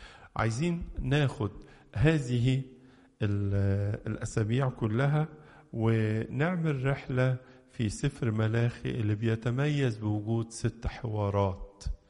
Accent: Egypt; ومعروف عننا كمصريين كلنا أننا شعب نحب الله وشعب متدين.

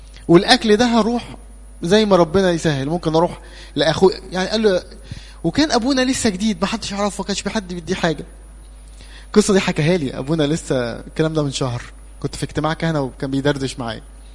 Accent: Cairo, Cairo Governorate, Egypt; أنا من القاهرة بس مرسوم في الزقازيق يعني.

